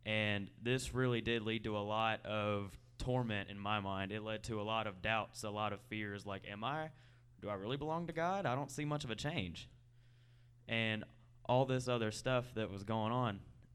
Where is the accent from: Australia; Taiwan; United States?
United States; I'm from Anderson County.